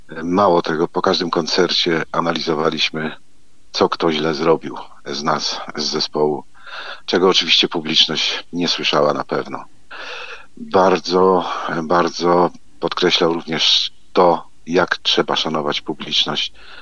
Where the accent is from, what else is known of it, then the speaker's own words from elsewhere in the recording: Zamość, Lublin Voivodeship, Poland; born there; urodziliśmy się obydwaj w Zamościu, chodziliśmy do tej samej szkoły muzycznej